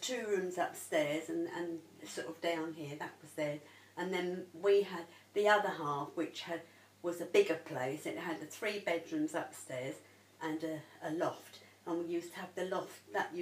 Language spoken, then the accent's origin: English; Greenwich, London, United Kingdom; born there; I was born in Greenwich in... Ashburnham.